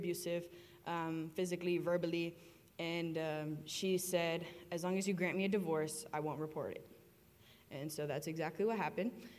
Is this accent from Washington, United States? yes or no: no; Miami, Florida, United States; Born and raised in Miami, I definitely love the beach.